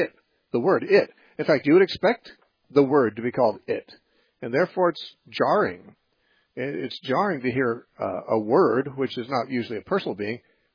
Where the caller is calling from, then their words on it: Vancouver, British Columbia, Canada; from Vancouver, B.C.